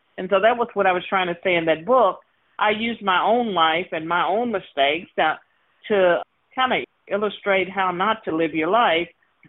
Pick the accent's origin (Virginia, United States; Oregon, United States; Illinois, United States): Virginia, United States; I was born and raised in Virginia. Virginia has always had its racial struggles and racial challenges.